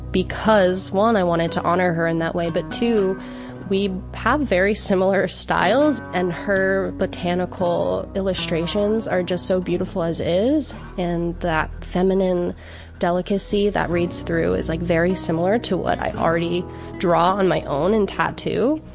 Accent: Saugerties, New York, United States; I am from the area. I grew up in Saugerties. I went to school in Saugerties.

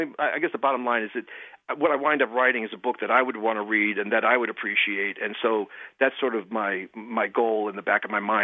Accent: New York City, New York, United States; I grew up in the Bronx, and I knew from a very young age I wanted to cover news

